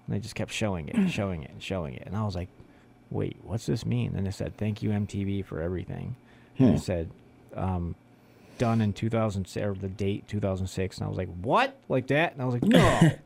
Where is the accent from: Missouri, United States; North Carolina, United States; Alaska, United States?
North Carolina, United States; I'm from North Carolina.